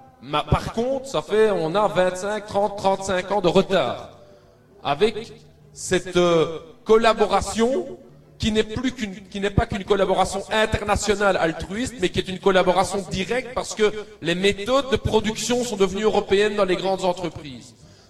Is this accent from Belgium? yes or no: yes; Belgium; chez nous en Belgique, on a assez peu vu le marché très petit qui existe en Belgique. Notre bourgeoisie nationale était très très fortement demandeuse d'une intégration totale européenne